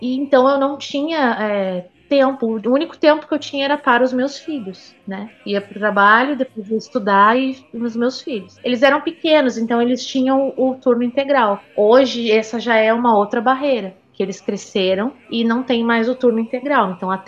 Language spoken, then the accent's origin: Portuguese; Brazil; porque a gente é brasileiro, né?